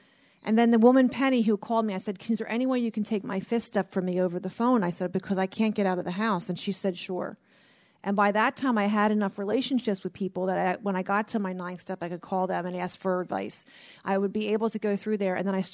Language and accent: English; Mount Laurel, New Jersey, United States; my hometown of Mount Laurel, New Jersey, where I grew up